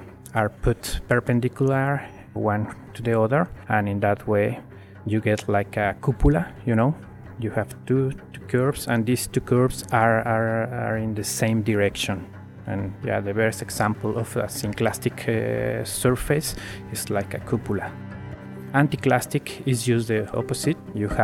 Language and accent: English; Mexico City, Mexico; now in São Paulo, Brazil; I'm an artist from Mexico City, but actually I live in São Paulo, Brazil.